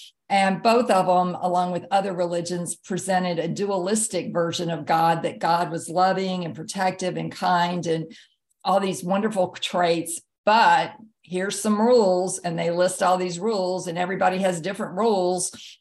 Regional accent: Jackson, Mississippi, United States; So I grew up in the Bible Belt, Jackson, Mississippi.

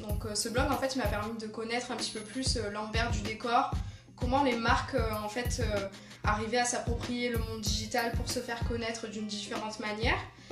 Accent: Marseille, Provence-Alpes-Côte d'Azur, France; accent: southern French; moved away as an adult; Ça fait un an et demi que je suis ici. Donc à la base je suis marseillaise, je viens du sud, hein, vous pourrez l'entendre mon petit accent en chantant. J'ai 26 ans et je suis venue ici il y a un an et demi

